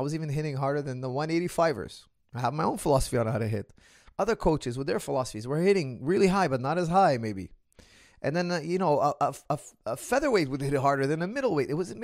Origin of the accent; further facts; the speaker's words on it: Quebec, Canada; first language French; English is a second language; Okay, I'm from Quebec. We speak French. We have different dialects, different ways to pronounce it.